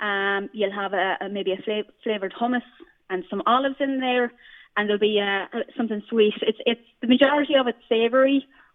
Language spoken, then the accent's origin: English; Sligo, County Sligo, Ireland; Yeah, I am indeed. Yeah, I'm from Sligo.